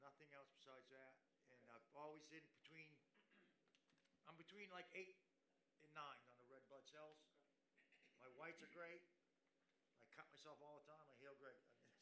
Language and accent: English; Maine, United States; I'm from Maine.